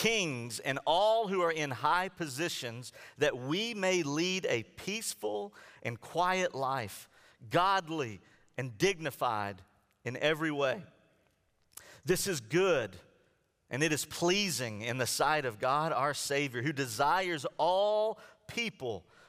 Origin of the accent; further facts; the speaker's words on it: Alabama, United States; I know for me, growing up in Alabama, for baseball, I was an Atlanta Braves fan. And when I moved to Texas, the first time when we lived in Fort Worth, I picked up the Texas Rangers.